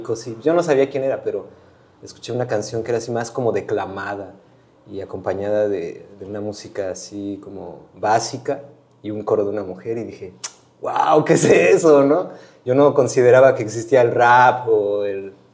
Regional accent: Epazoyucan, Hidalgo, Mexico; also born or lived in Pachuca; yo nací en Pachuca, pero soy originario de un pueblo que se llama Epazoyucan, que está ahí cerca de Pachuca.

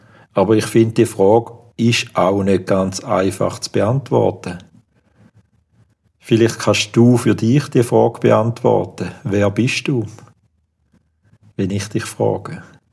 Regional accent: Thurgau, Switzerland; born there; now in Ticino, Switzerland; ja, ich bin Schweizer, ich bin im Thurgau auf die Welt gekommen und wohne jetzt im Tessin.

